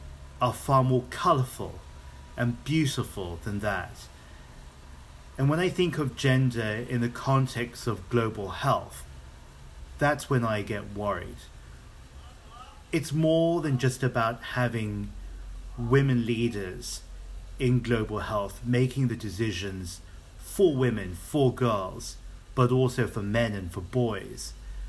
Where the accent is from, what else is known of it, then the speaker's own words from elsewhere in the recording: London, United Kingdom; I was born in London. I grew up there as well. My parents are from Hong Kong, my father, and my mother has a background in Indonesia, Malaysia, and Singapore.